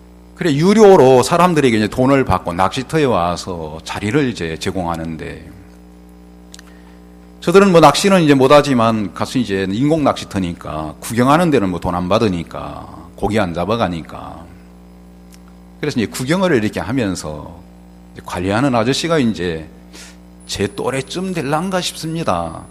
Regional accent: Beolgyo, South Jeolla, South Korea; 벌교는 꼬막도시인데 저 벌교에서 왔습니다.

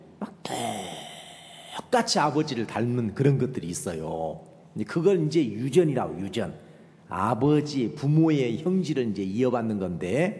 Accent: Jeolla, South Korea; 저도 전라도지만 그건 익숙

